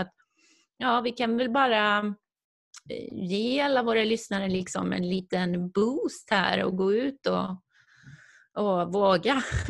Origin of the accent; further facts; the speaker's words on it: Sweden; first language Swedish; svenska är mitt modersmål, franska är hans